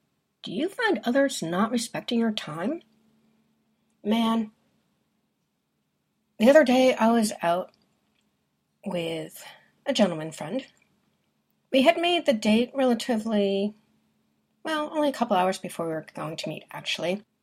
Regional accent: New York, United States; also born or lived in Boston; I was raised in New York. Maybe my attitude tells you this. Not the city, Westchester County, just to let you know, in the burbs. And I spent 35 years in Metro Boston area, mainly in the suburbs.

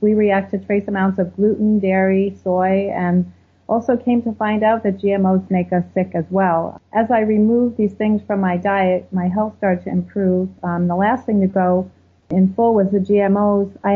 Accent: Connecticut, United States; in Connecticut, which is my home state

